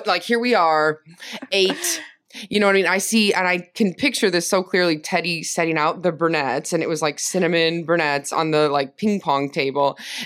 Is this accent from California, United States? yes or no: no; Geneva, Illinois, United States; Geneva, Illinois.